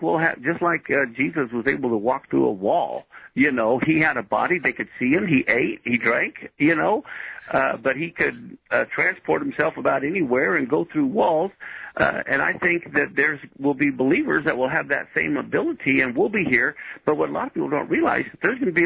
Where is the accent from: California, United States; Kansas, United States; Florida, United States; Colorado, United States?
Kansas, United States; Wichita; I'm from Wichita, Kansas, as a matter of fact, and that's where it'll be, about 2 in the morning.